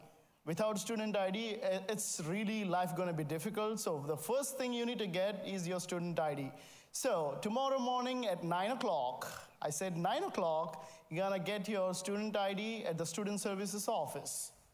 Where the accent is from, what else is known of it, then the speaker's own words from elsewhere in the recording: India; now in United States; I'm from India, and I came to the United States for the first time in January, and that too to Kentucky.